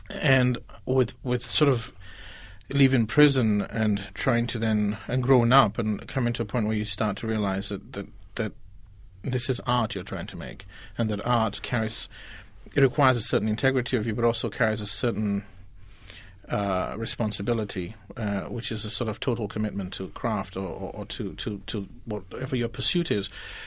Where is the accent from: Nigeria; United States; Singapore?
Nigeria; as a Nigerian, but more importantly as an Igbo